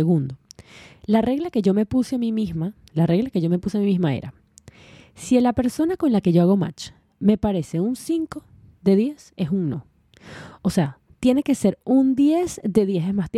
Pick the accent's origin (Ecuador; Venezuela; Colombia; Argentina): Venezuela; mi papá no vivió en Venezuela conmigo. Yo me crié en Venezuela.